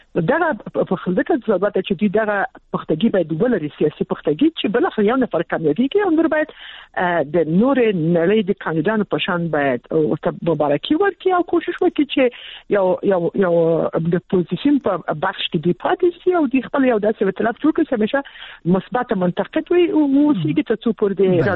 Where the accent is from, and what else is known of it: Kabul, Afghanistan